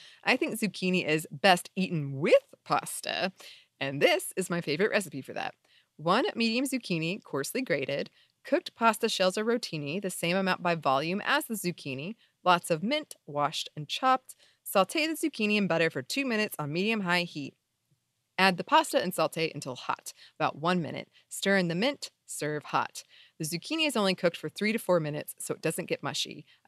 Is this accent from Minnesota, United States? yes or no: yes; Minnesota, United States; I grew up in Minnesota and have never heard of it either. So it's a pretty local thing.